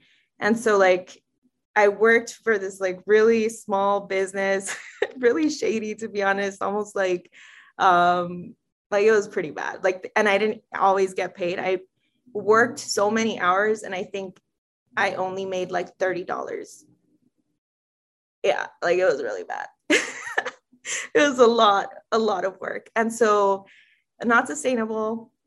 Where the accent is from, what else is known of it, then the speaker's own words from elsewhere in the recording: Los Angeles, California, United States; I am originally from East LA, and born and raised in East LA all day.